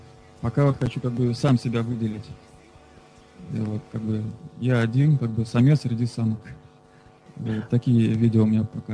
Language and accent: Russian; Moscow, Russia; Московских очень мало. Я сам из Москвы. Вот недавно я открыл эту тайну, хотя я раньше писал, что я из Питера.